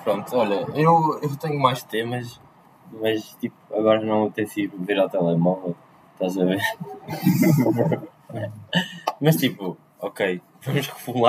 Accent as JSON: {"language": "Portuguese", "region": "Aveiro", "country": "Portugal", "said": "Para quem não sabe, somos de Aveiro, claro, Aveiro City."}